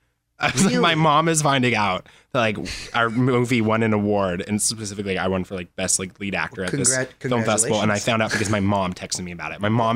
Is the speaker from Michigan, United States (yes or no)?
no; Phenix City, Alabama, United States; also born or lived in Los Angeles; I'm from LA, but my dad's in the military, so we moved around like everywhere. I'm actually from like, if I had to pick a place, I'd say Phoenix City, Alabama, which is like a little tiny nowhere town.